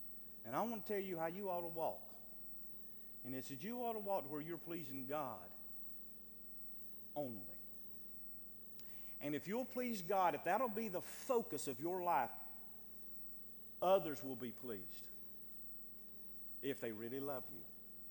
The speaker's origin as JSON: {"language": "English", "country": "United States", "said": "And I'm an American. I mean, I am a true American."}